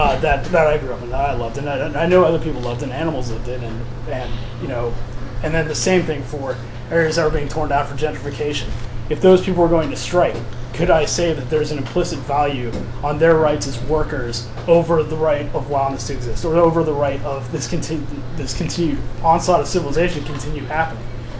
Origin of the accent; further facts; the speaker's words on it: St. Louis, Missouri, United States; I grew up in St. Louis, which is the hometown of Monsanto.